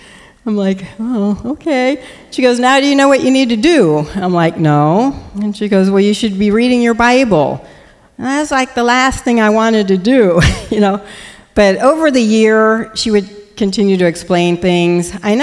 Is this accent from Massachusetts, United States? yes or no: no; Dayton, Ohio, United States; And I grew up in Dayton, Ohio, way down below you guys. And I went to college at Miami University.